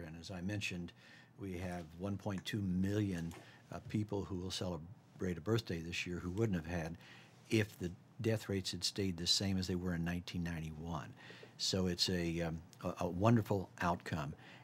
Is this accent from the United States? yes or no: yes; Indiana, United States; because I grew up in Ohio Valley and in Indiana